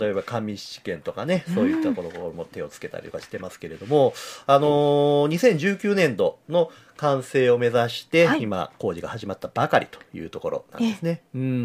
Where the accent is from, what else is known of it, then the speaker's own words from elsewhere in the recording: Kyoto, Japan; 観光客の方のみならず私たち地元の京都人もねよく歩いて楽しめる場所ですよね